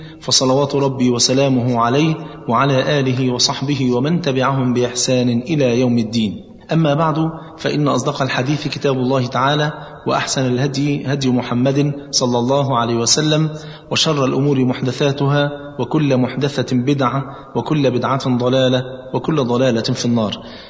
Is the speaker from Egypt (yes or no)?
yes; Egypt; انا عن نفسي هتكلم عن بلدنا مصر مثلا